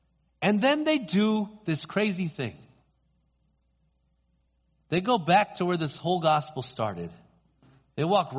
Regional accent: United States; I mean, I'm just an American who's got, you know, I can afford to live in the Bay Area

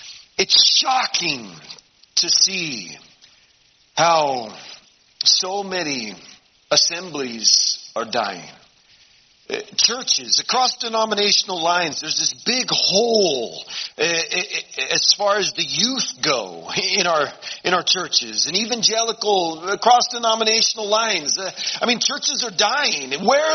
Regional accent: Portland, Oregon, United States; also born or lived in Peru; And we're from Portland, Oregon, so we feel like we're kind of on the West Coast right now.

